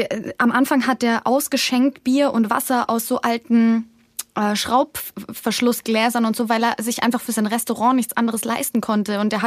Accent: Bruckmühl, Bavaria, Germany; Nein, ich bin hier in Bruckmühl aufgewachsen, hier geboren.

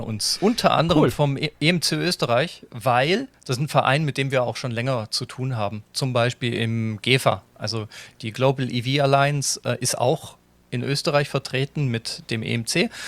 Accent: Germany; ich komme nicht aus Wien, mir kann es ja eigentlich wurscht sein, als Piefke sowieso, gleich zweimal.

